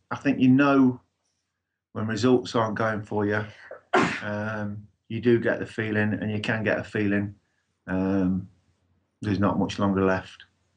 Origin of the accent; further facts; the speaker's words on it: Leicester, East Midlands, United Kingdom; Yeah, yeah. Yeah, I grew up in Leicester, born in Leicester.